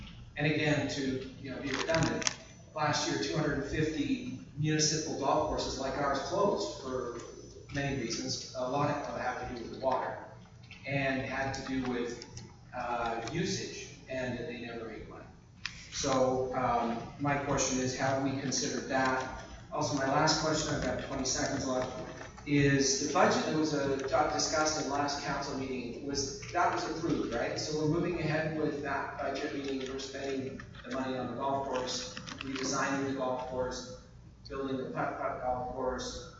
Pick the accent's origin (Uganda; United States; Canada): Canada; if you're in Canada, I'm from Canada